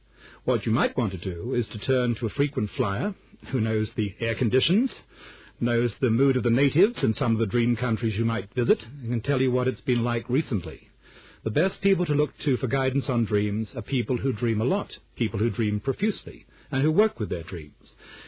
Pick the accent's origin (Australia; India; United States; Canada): Australia; in the very conservative age in which I grew up in Australia